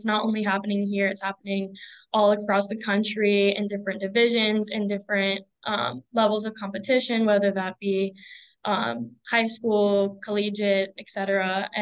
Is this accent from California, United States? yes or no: no; Georgia, United States; I'm from Georgia. Personally, I started swimming there when I was about 5 years old.